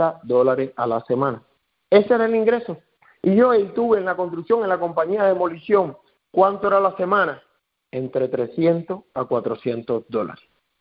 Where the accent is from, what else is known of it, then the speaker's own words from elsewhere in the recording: Cuba; moved away; porque como nosotros ya veníamos de otros países, no somos como esos cubanos que recién llegan